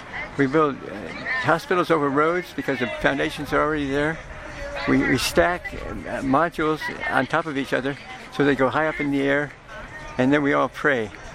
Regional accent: Watsonville, California, United States; No, I grew up in Watsonville.

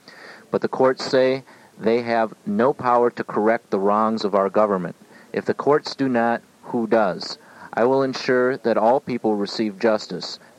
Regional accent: United States; first language Lakota; I personally suffered the indignity of being deprived of speaking my native tongue and following Lakota traditions.

